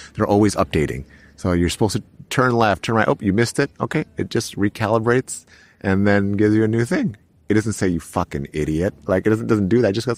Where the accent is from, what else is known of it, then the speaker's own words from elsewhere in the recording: United States; I'm an American, so I'm using the U.S. as a reference